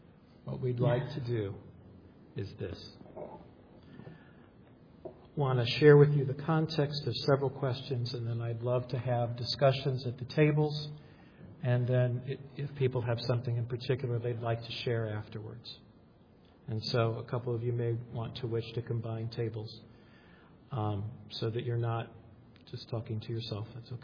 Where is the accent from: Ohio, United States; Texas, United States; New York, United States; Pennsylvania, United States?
Ohio, United States; Cleveland; I'm from Cleveland. We may never win the World Series.